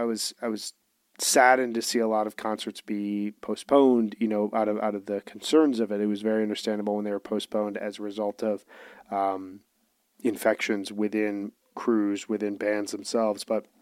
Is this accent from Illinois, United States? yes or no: yes; Chicago, Illinois, United States; this was a great weekend for dunking on Wisconsin sports, which as a Chicagoan, that is something I celebrate endlessly.